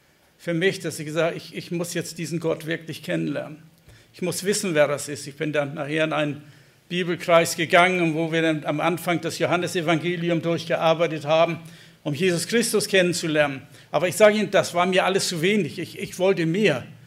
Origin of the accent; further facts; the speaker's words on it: Fünfhausen, Hamburg, Germany; Ich komme so aus Bergedorf und etwas dahinter, aus der Elbe, von der Elbe, aus Fünfhausen, ne?